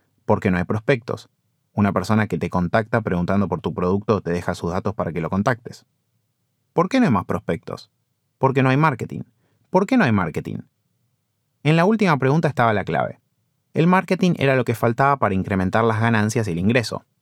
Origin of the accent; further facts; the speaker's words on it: Buenos Aires, Argentina; born there; also born or lived in South Africa / United States; Nací en Buenos Aires y me formé en Argentina, Sudáfrica y Estados Unidos, donde también superviso y desarrollo proyectos.